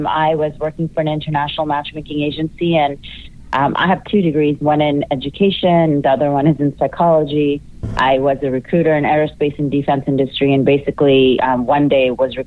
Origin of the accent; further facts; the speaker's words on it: Houston, Texas, United States; also born or lived in Portland, Oregon; now in Manhattan, United States; No, I'm actually from Houston, Texas, and then lived in Portland, Oregon for a long time, and I traveled all over the West Coast. So I do come to LA and San Francisco a lot, and then now I live in Manhattan.